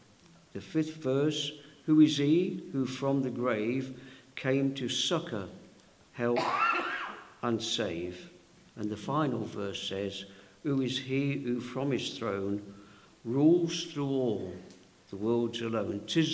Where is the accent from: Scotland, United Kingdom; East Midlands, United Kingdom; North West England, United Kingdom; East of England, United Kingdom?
East Midlands, United Kingdom; Well, I came from Derbyshire.